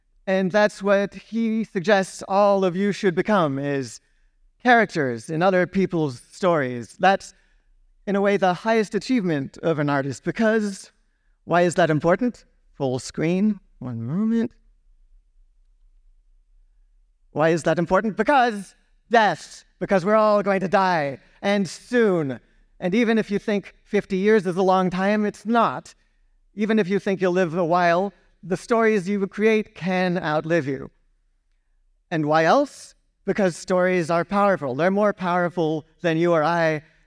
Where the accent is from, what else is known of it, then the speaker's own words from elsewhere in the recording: Austria; English is a second language; I am from Austria, and excuse my voice, I have some laryngitis today.